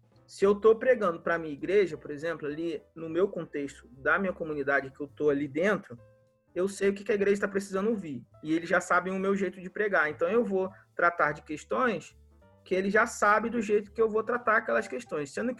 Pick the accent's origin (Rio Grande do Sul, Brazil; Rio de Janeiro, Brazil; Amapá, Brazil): Rio de Janeiro, Brazil; now in São Paulo, Brazil; eu sou do Rio de Janeiro, atuo como missionário, como pastor missionário em Minas, e no momento eu estou morando em São Paulo.